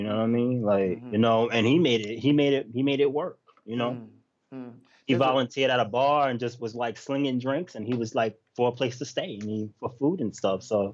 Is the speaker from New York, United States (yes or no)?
yes; Yonkers, New York, United States; I grew up right around the corner from School Street. You know what I mean? In Yonkers, New York, where … grew up at.